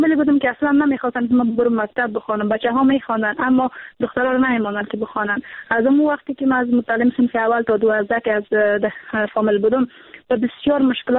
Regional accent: Samangan, Afghanistan; در ولایت ما هستن، چون ولایت سمنگان کاملا یک ولایت سنتی هست

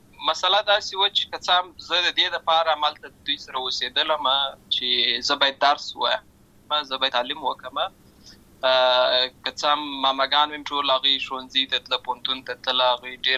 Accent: Uruzgan, Afghanistan; also born or lived in Lashkar Gah; زه په اصل کې د ورزګان ولایت یم. اما زه په هلمند ولایت د شکرګاه کې پیدا شوی یم.

